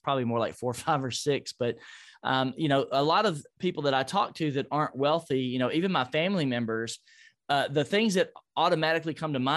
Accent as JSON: {"language": "English", "town": "Nashville", "region": "Tennessee", "country": "United States", "tie": "born or raised there", "said": "I would like to see everybody in Nashville, my hometown, to run around with a millionaire plan, just like I did when I was 25 years old."}